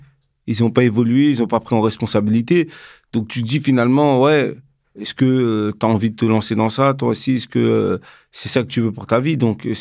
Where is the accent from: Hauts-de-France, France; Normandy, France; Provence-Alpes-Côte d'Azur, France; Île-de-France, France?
Île-de-France, France; Cergy-Pontoise; moi, je suis né à Cergy-Pontoise, dans le Val-d'Oise, en banlieue parisienne. Et en fait, quand j'ai grandi dans ma ville, dans mon quartier, c'était un quartier où, voilà, qui rassemblait énormément d'origines différentes, et ce qui a créé aussi cette richesse, cette diversité